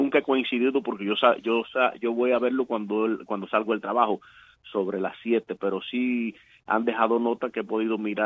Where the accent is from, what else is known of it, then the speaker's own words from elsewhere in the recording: Cuba; Allá en Cuba no hice nada, no me dediqué, no busqué nunca ninguna organización.